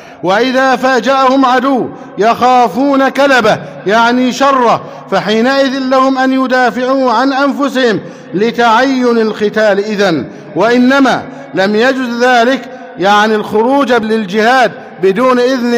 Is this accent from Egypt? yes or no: yes; Egypt; اللهم احفظ بلدنا مصر أمنا أمانا، سخاء رخاء.